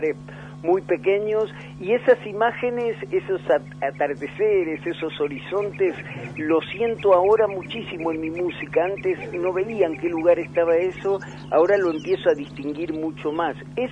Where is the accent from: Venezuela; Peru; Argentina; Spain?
Argentina; Santa Rosa, La Pampa; Yo soy de Santa Rosa, La Pampa. Nací en Santa Rosa, pero mi papá era jefe de correo, así que de chiquitito viví en pueblos muy chiquitos del oeste pampeano, del centro de la provincia también de La Pampa, y a los 12, 13 años